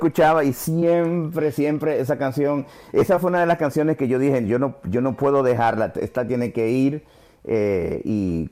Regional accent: New York, United States; also born or lived in Dominican Republic; yo nací en República Dominicana, pero mi mamá me lleva a Nueva York cuando yo tenía un añito, bueno, meses.

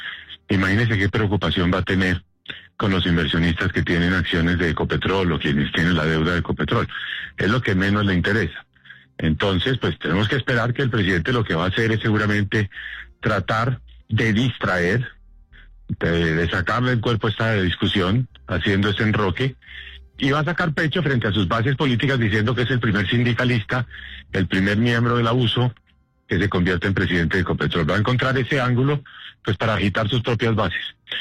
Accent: Colombia; pues después somos los colombianos los que vamos a pagar las consecuencias.

